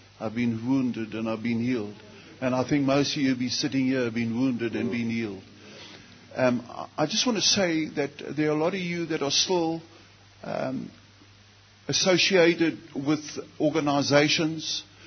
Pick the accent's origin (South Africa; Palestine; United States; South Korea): South Africa; East London, Eastern Cape; from East London, Imonti